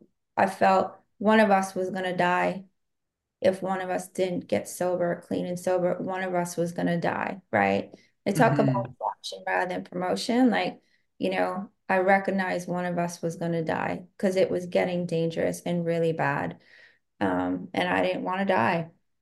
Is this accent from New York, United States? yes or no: yes; Brooklyn, New York, United States; I'm from New Brooklyn, New York.